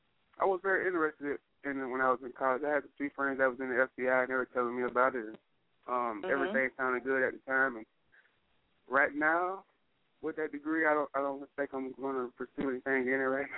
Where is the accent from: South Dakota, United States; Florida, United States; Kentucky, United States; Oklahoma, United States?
Florida, United States; Daytona Beach; now in New Orleans, United States; I've been playing football since I was 6 years old. I'm originally from Daytona Beach.